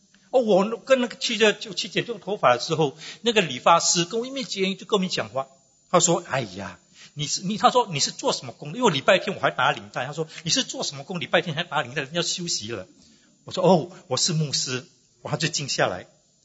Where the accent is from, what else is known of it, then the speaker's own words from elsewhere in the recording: Singapore; 我是新加坡人